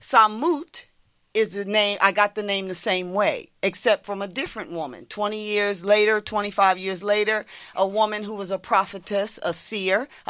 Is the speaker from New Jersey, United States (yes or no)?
yes; West Trenton, New Jersey, United States; You know, I grew up in West Trenton.